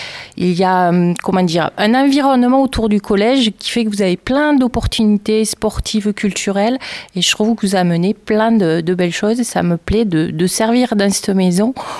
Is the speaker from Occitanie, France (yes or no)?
yes; Rodez, Occitanie, France; Non, je suis aveyronnaise, mais je suis originaire de Rodez et j'ai fait mes études sur le ruthénois.